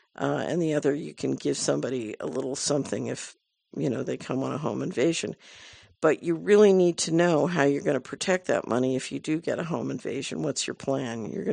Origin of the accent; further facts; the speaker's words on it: Fort Collins, Colorado, United States; Fort Collins, Colorado, my hometown, has a good local food system in development.